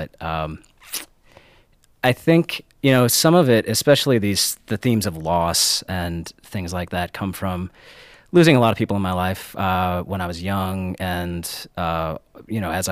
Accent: Viroqua, Wisconsin, United States; also born or lived in Milwaukee; I was born in Milwaukee, but I was adopted by parents that had moved from Minneapolis to the southwest corner of Wisconsin.

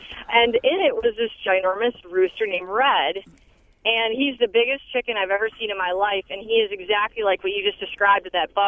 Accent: Detroit, Michigan, United States; now in Fort Atkinson, United States; I grew up in Detroit, and I'm a teacher here at Fort Atkinson

